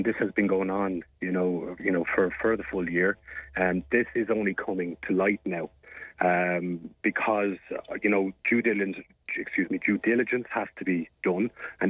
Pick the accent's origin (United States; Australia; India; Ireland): Ireland; this isn't something that we as Irish people would have ever experienced at home.